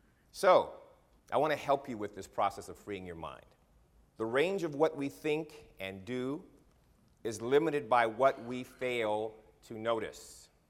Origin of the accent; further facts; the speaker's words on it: Berkeley, California, United States; I grew up in Berkeley as a pacifist.